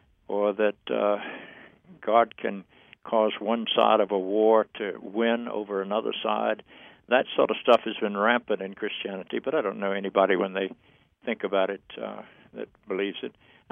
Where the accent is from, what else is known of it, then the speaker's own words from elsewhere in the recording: the South, United States; I grew up in the South, and we had to fight the civil rights battles for the dignity and humanity of people of color